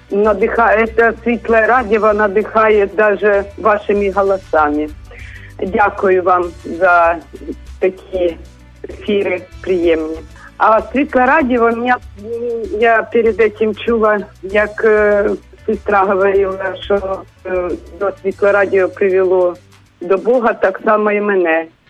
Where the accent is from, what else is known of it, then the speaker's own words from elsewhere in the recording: Kyiv, Ukraine; Доброго дня, я з Києва